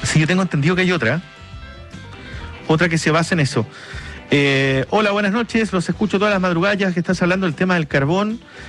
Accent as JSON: {"language": "Spanish", "town": "Punta Arenas", "region": "Magallanes", "country": "Chile", "tie": "born or raised there", "moved": "yes", "lives_now": "Puerto Montt, Chile", "said": "Soy oriunda de Punta Arenas, pero soy de Puerto Montt ahora. Llevo 33 años acá"}